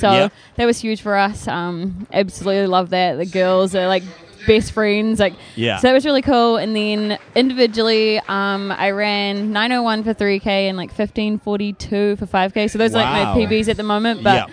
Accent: Napier, Hawke's Bay, New Zealand; moved away as an adult; I grew up in Napier. I started running back when I was like 13, just did a whole lot of high school stuff and kind of kept going with it after I started to have a little bit of success. And I went off to the States in 2010.

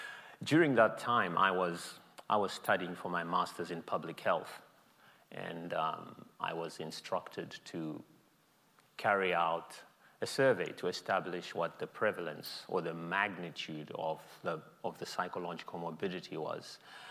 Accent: Zimbabwe; So I come from Zimbabwe, a country which is often characterized by several decades of psychological trauma

